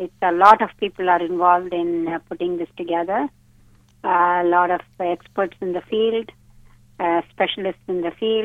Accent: India; so we started this in India, where I'm from

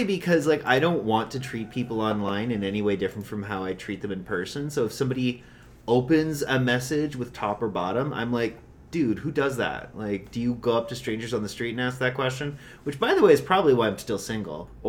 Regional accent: Canada; I am speaking from the privilege of being a Canadian.

